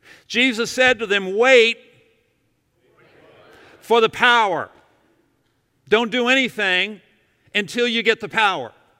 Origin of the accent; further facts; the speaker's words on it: Winchester, Virginia, United States; My hometown, beautiful Winchester, Virginia. Every year, Apple Blossom Festival. Oh, yes. When I was a kid, you'd go downtown to the fair. We were somebody. Well, I mean, it was a little town